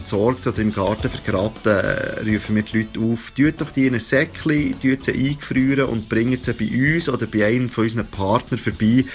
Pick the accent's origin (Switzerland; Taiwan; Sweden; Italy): Switzerland; Es gibt wahnsinnig viele Katzen bei uns in der Schweiz